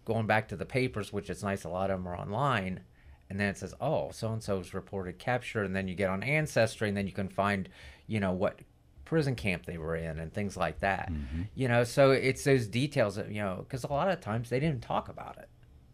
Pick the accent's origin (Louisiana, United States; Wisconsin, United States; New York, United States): New York, United States; born there; Well, I was born in New York.